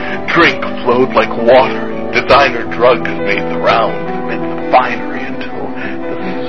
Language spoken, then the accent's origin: English; North Dakota, United States; I am from North Dakota, where costumes are made to fit over bulky winter coats